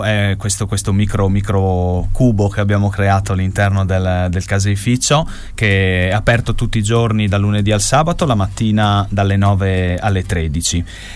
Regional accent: Ovaro, Friuli-Venezia Giulia, Italy; noi siamo nati e cresciuti ad Ovaro

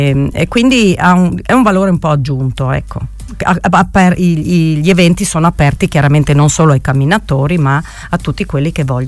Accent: Rivalpo, Friuli-Venezia Giulia, Italy; now in Tolmezzo, Italy; Di Rivalpo, originario, okay. Ma abito a Tolmezzo, sono residente a Tolmezzo. Diciamo che il cordone ombelicale con Rivalpo non è mai stato tagliato.

